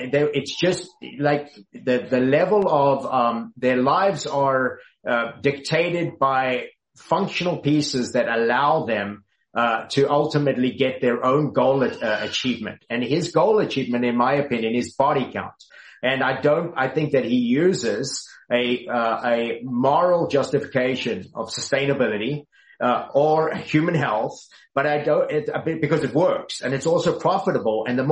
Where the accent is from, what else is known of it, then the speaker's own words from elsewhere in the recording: Texas, United States; I'll tell you, as a Texan